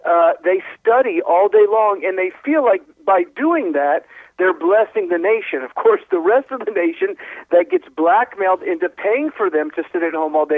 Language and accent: English; United States; Well, in America, I grew up in America as a Jew